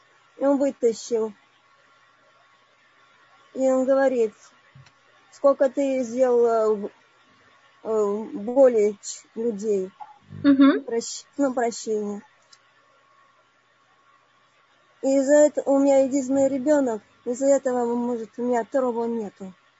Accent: Odesa, Odesa Oblast, Ukraine; Я сама из Одессы.

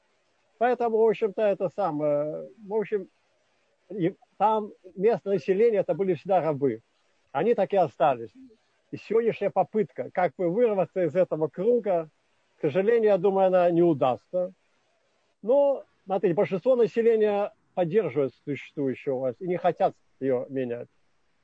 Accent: Mozyr, Gomel Region, Belarus; now in Ma'ale Adumim, Israel; Я не Мозырь, я из Мозыря уехал

